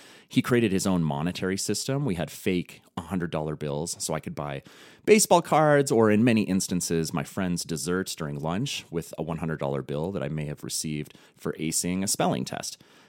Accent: Montana, United States; the teachers that I had growing up in Montana.

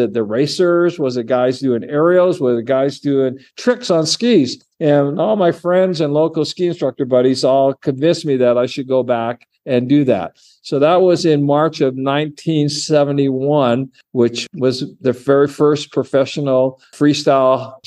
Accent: Vancouver, British Columbia, Canada; So I grew up in Vancouver.

